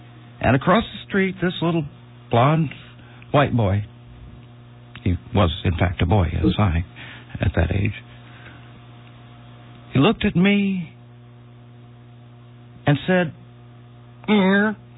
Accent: North Carolina, United States; May I just interject? I grew up in North Carolina.

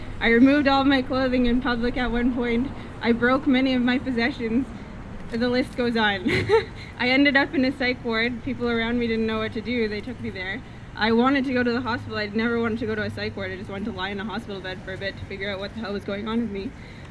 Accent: Toronto, Ontario, Canada; I'm an Ojibwe, that means … I'm from the Tiger Clan, and I'm from Toronto.

